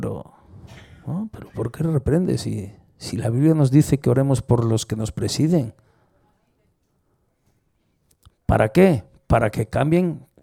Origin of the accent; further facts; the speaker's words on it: Santiago de Compostela, Galicia, Spain; Yo soy de Santiago de Compostela. Nací aquí y creo que me voy a morir aquí.